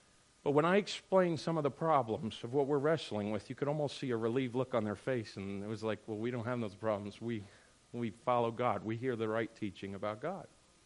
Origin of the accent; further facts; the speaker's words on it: New Hampshire, United States; I told one of you again about when growing up in New Hampshire, and Dad will be glad to talk about that all day long